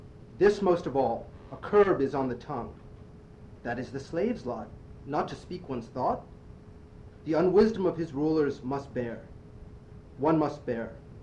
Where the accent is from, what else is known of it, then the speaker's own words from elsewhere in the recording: Chicago, Illinois, United States; I don't know how good this would be. I'm from Chicago.